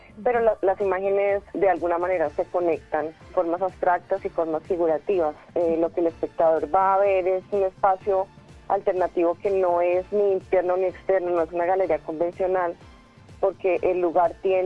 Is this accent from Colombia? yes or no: yes; Colombia; que soy colombiana.